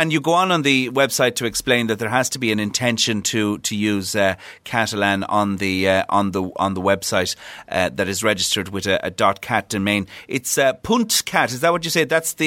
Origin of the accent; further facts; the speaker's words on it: Ireland; And I know as an Irish speaker and someone who's involved in Irish cultural activities in Ireland, where English dominates in this country